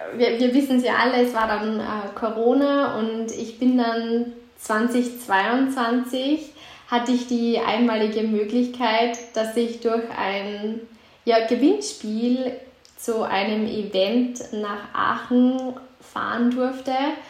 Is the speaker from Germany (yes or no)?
no; Attersee, Upper Austria, Austria; Ich bin 28 Jahre alt und wie man vielleicht hört, ich komme aus Österreich. Genau genommen aus dem wunderschönen Oberösterreich, vom Attersee bin ich.